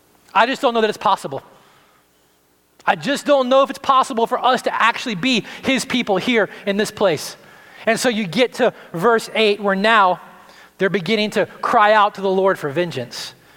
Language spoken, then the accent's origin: English; the South, United States; This, again, was another aspect of a world I grew up in the South, in the church.